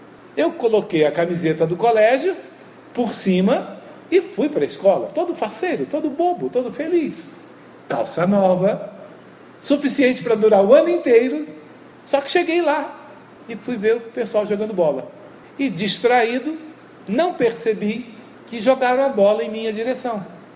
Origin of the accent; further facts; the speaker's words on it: Rio de Janeiro, Brazil; Porque eu sou do Rio de Janeiro, não sou carioca, mas sou do Rio.